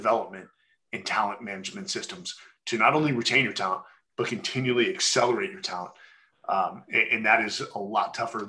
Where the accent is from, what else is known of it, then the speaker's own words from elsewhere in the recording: California, United States; Born and raised in the Bay Area, enlisted in the United States Marine Corps shortly after high school.